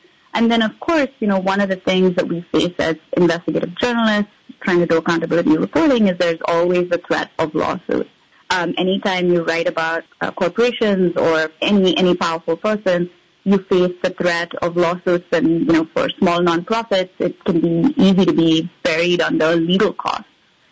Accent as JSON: {"language": "English", "country": "India", "said": "I'm originally from India"}